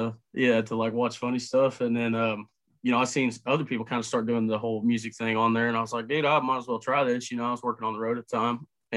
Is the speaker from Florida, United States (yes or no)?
no; Carrollton, Missouri, United States; Yeah, I'm from Carrollton, Missouri.